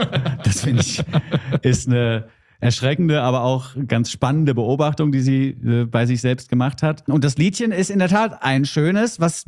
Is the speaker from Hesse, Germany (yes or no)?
yes; Hesse, Germany; Also es macht mich auch fertig als Hesse